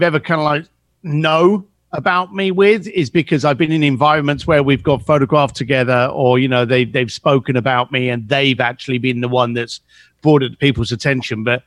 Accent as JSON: {"language": "English", "region": "London", "country": "United Kingdom", "said": "I was a bricklayer from East London."}